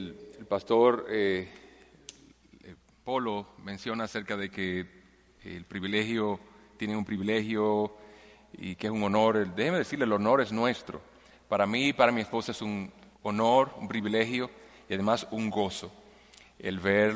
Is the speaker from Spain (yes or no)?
no; Santiago de los Caballeros, Santiago, Dominican Republic; now in Lafayette, United States; Hemos estado por 3 años en la iglesia de Lafayette en Indiana. Aunque somos originalmente de Santiago de los Caballeros, en la República Dominicana, hemos estado en proceso de capacitación en los Estados Unidos en los últimos 3 años.